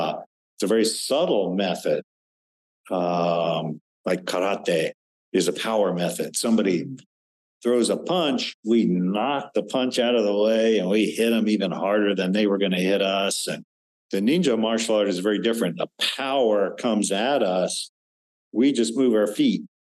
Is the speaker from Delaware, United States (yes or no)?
yes; Wilmington, Delaware, United States; when I was a small child, growing up in Wilmington, Delaware in the 1950s